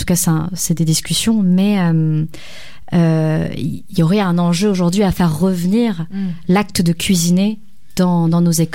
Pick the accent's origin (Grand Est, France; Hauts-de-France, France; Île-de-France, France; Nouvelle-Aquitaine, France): Hauts-de-France, France; Lille; J'ai grandi à Lille, c'est un souvenir.